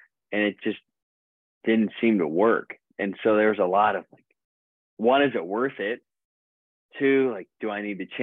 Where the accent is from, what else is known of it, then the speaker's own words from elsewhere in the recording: United States; New York in the summer as an American, like my best tennis memories at the pro tour, most of the best memories have been at the US Open.